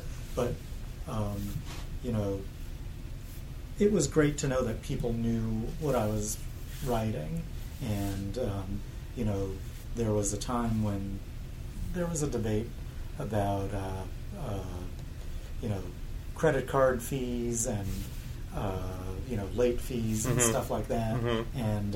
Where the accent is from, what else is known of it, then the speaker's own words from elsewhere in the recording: New York City, New York, United States; now in Maryland, United States; I'm from New York City, yes.